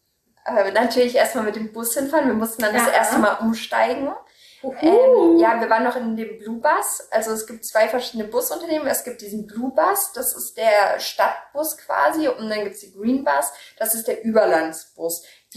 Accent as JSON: {"language": "German", "country": "Germany", "said": "ich komme ja offensichtlich aus Deutschland"}